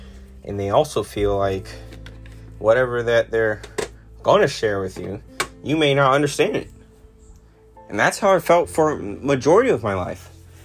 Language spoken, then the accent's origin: English; Jamaica; I come from Jamaica, from a poverty, from a third world country. I come from a place where I understand pain.